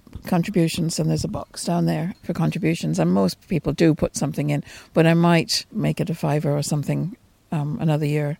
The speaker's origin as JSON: {"language": "English", "country": "Barbados", "tie": "born or raised there", "moved": "yes", "said": "when I was brought up in Barbados, and we had a maid and a gardener"}